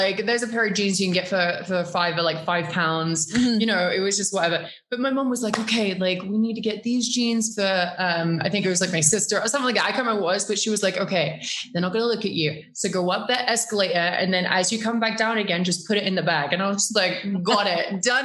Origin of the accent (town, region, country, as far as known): Norwich, East of England, United Kingdom; born or raised there